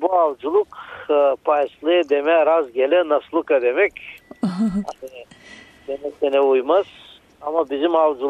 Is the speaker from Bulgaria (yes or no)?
yes; Razgrad Province, Bulgaria; Kubrat Belediyesi.